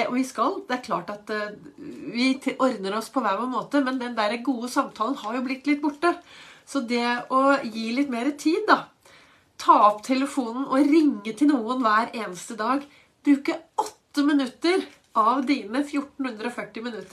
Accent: Oslo, Norway; jeg vokste opp i Oslo.

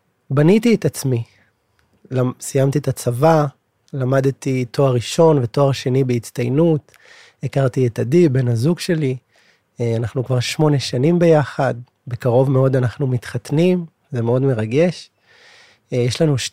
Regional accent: Bnei Brak, Tel Aviv District, Israel; אני גדלתי בבני ברק, יצאתי מהארון, גדלתי כחרדי בבני ברק, יצאתי בשאלה ואחר כך יצאתי מהארון

